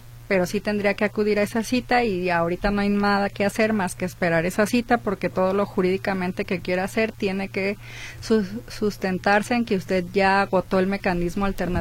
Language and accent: Spanish; Mexico; yo creo que es una creencia popular que como mexicanos tenemos arraigada